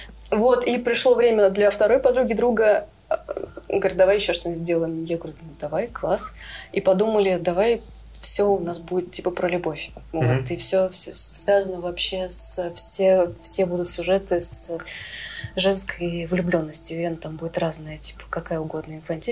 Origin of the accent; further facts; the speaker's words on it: Vladimir, Vladimir Oblast, Russia; Ну, потому что магазин во Владимир, я сама из Владимира.